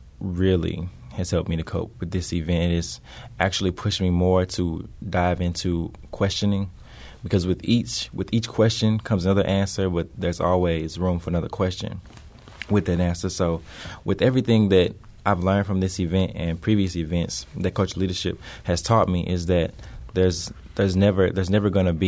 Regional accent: United States; I spoke on what it is like to be a black male growing up in the United States.

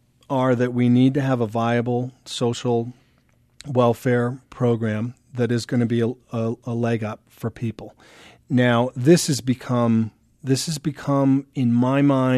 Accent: Maine, United States; I was born and raised in Maine. Love the state.

